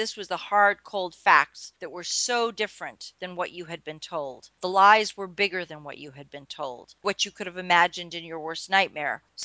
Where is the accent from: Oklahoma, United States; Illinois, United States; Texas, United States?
Oklahoma, United States; born there; Born in Oklahoma, though I don't remember it. I've been to Oklahoma. They've told me I was born there.